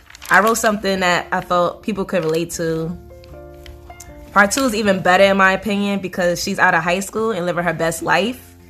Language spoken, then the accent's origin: English; Brooklyn, New York, United States; I'm from Brooklyn, New York. Everybody should know that by now.